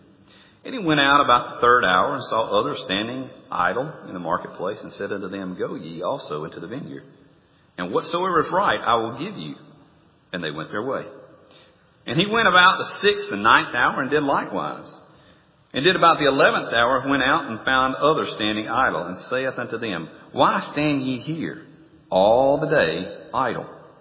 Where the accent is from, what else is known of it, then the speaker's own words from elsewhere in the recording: Mississippi, United States; I can remember growing up in May. May is when we cut our hay in South Mississippi.